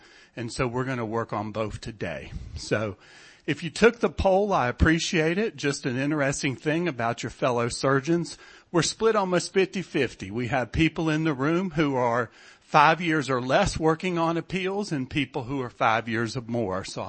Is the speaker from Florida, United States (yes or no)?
yes; Florida, United States; I'm originally from Florida.